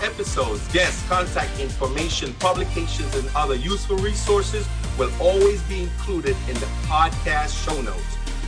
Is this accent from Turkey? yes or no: no; Panama; now in United States; I am, as you say, very much in tune with my roots. I am originally from the Republic of Panama, and I now live and reside and work in the United States of America.